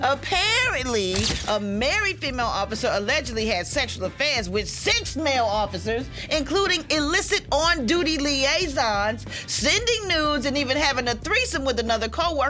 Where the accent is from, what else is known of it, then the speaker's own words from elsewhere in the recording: Chicago, Illinois, United States; I'm from Chicago, and you still need a damn car.